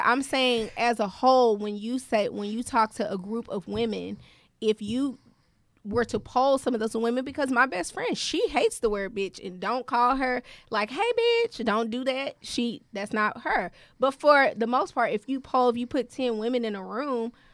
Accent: Texas, United States; I'm a Texan.

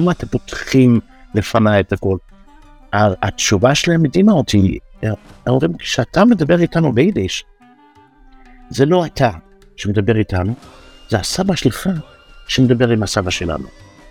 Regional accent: Bnei Brak, Tel Aviv District, Israel; also born or lived in Jerusalem; כשאני עזבתי את בני ברק ואת 100 שערים, כשהייתי פה גם כן בצעירותי הצעירה, אחד הסיבות שעזבתי, זה כך, לא הייתי יכול להגיד מה שאני רוצה

